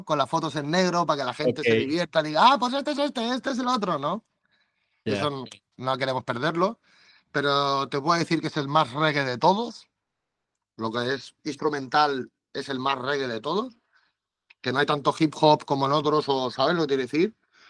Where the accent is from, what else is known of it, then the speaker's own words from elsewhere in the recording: Canovelles, Catalonia, Spain; El cuarto al lado de Canovellas, que es mi pueblo.